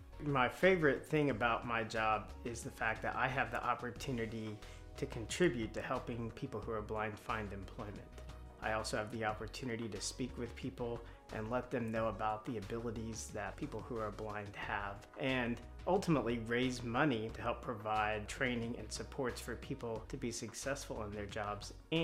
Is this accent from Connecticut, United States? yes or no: no; Columbus, Indiana, United States; I grew up in South Central Indiana in a small town called Columbus, and I split my time growing up between there and Indianapolis, Indiana